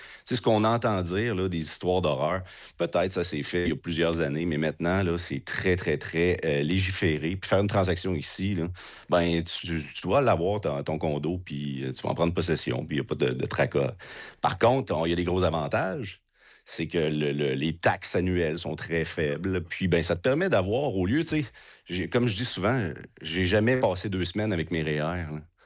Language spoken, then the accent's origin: French; Quebec City, Quebec, Canada; now in Mexico; La ville de Québec même?